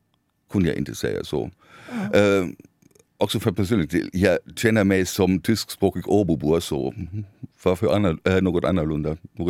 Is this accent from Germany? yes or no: yes; West Germany, Germany; I västra Tyskland, där jag kommer ifrån